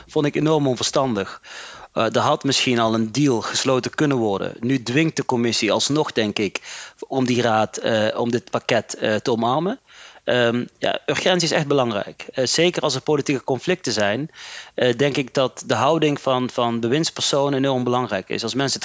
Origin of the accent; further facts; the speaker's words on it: Netherlands; Maar ik wil gewoon als Nederlander wel eerlijk zijn.